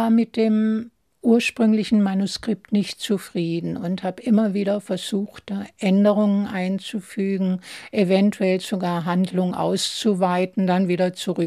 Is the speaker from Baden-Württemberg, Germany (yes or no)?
yes; Baden-Württemberg, Germany; Es ging damals darum, dass bei uns im Schwarzwald marokkanische Truppen eingefallen sind und die Frauen vergewaltigten.